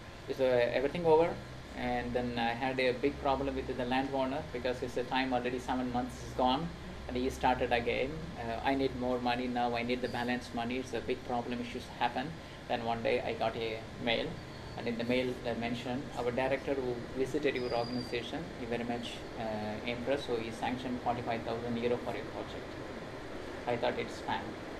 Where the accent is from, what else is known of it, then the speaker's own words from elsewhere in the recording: India; English is a second language; "Are you from India?" I said, "Yes, I'm from India."